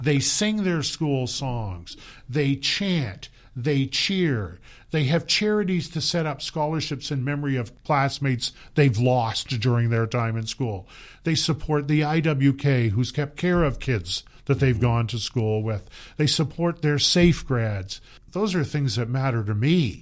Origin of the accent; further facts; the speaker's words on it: Moncton, New Brunswick, Canada; I was born at the Moncton City Hospital. I grew up in the West End. I went to school in the West End. My own kids went to school in the West End.